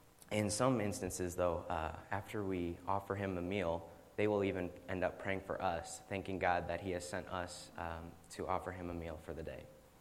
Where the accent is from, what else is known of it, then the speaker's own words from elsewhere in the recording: Mishawaka, Indiana, United States; I'm from Mishawaka, Indiana